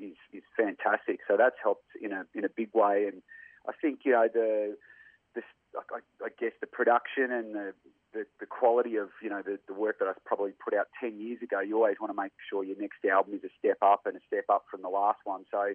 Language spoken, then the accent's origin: English; Australia; I can remember, you know, growing up on the Northwest Coast and tuning into the ARIA Awards every year